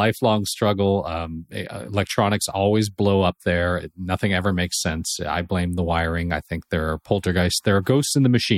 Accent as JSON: {"language": "English", "country": "Canada", "said": "And I'm the Canadian version"}